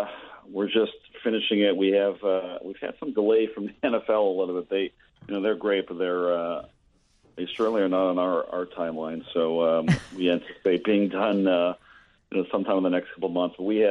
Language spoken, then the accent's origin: English; Canada; I am Canadian, so you know, I think I blend in pretty good with the guys.